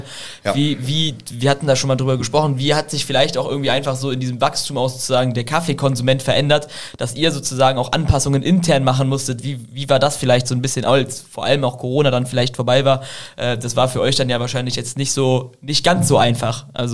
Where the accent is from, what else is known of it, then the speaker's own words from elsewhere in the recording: Cologne, North Rhine-Westphalia, Germany; ich komme aus Köln-Ehrenfeld, das ist halt eher so ein bisschen das Hipster-Ding.